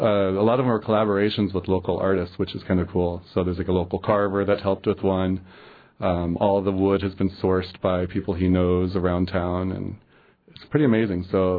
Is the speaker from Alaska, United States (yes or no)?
yes; Kodiak, Alaska, United States; Kodiak, originally. I worked for the Aleutic Museum there the past couple of years.